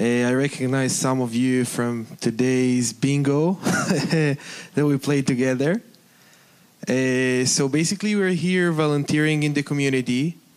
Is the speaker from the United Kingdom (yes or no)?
no; Jerusalem, Jerusalem District, Israel; So I grew up in Jerusalem in a traditional family.